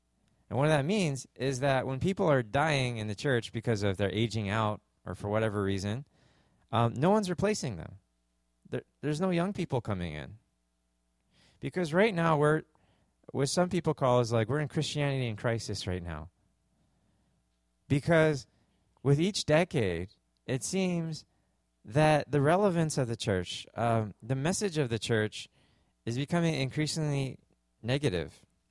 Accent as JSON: {"language": "English", "country": "Canada", "moved": "yes", "said": "And being a Canadian, I didn't realize that the word evangelical was such a dirty word when I came here."}